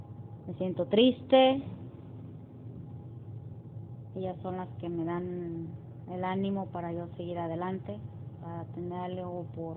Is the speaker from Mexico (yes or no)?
yes; Salvatierra, Guanajuato, Mexico; born there; Salvatierra, Guanajuato.